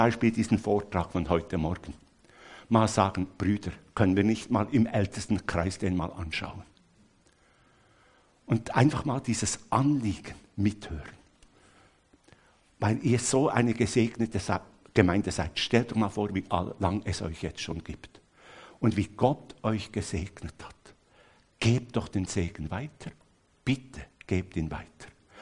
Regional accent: Switzerland; Das tut mir manchmal als Schweizer weh. Denn ich kenne in der Schweiz das nicht.

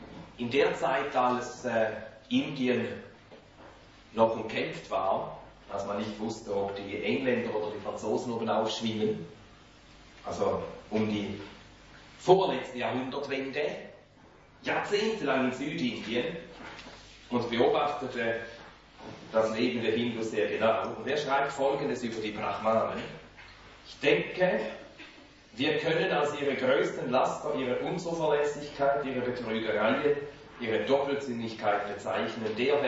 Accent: Finland; ich bin Finne und so lese und betrachte ich die Geschichte ein bisschen distanzierter.

